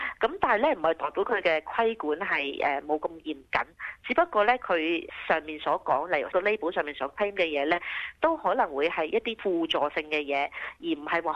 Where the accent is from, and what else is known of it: China